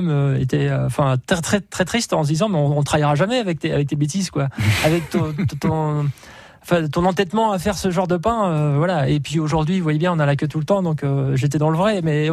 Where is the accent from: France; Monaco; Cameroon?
France; Normandy; now in Nantes, France; enfin je suis pas nantais, hein, je suis normand.